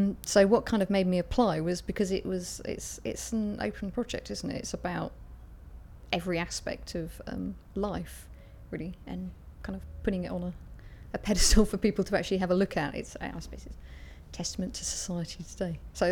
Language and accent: English; Okehampton, South West England, United Kingdom; I'm 43 and I'm from Okehampton in Devon.